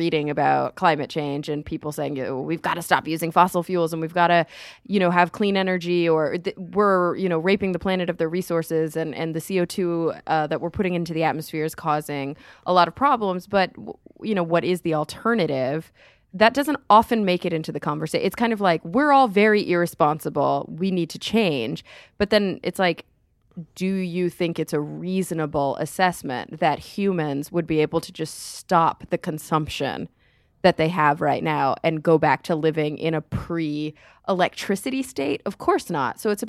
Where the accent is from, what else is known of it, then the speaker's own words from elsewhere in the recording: Texas, United States; I grew up in Texas, so it's a big difference here.